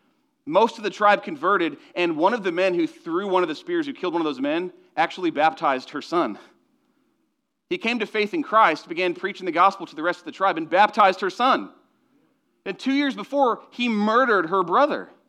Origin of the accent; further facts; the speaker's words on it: Kansas, United States; I'm from Kansas. I don't even know why I'd make football jokes. I'm a Jayhawk fan.